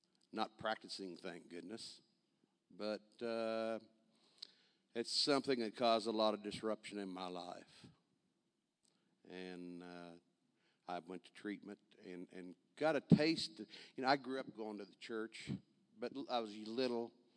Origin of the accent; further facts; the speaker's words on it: Madison, Kansas, United States; You know, I grew up in Madison, Kansas, little town.